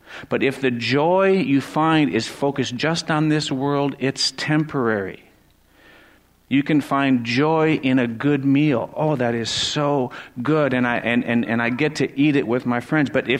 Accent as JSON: {"language": "English", "region": "Wisconsin", "country": "United States", "said": "I'm a guy from Wisconsin … I'm a member of Cedar Creek."}